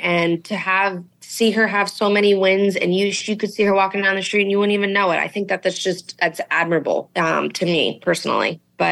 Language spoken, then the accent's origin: English; California, United States; So I'm from Northern California, and I grew up watching Julie Inkster and Pat Hurst.